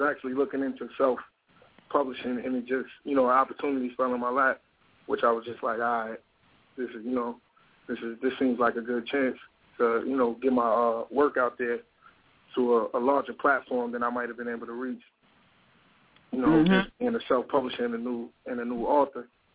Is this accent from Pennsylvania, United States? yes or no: no; Peekskill, New York, United States; now in Atlanta, United States; Okay, I'm originally from Peekskill, New York. I grew up, you know what I'm saying, in Westchester.